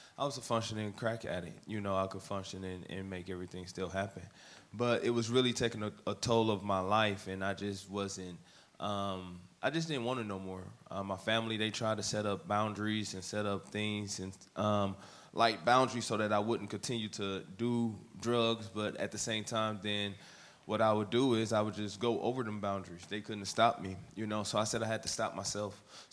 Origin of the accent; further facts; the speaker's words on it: Milwaukee, Wisconsin, United States; Me and Pastor got the same birthday. but I'm from Milwaukee, Wisconsin.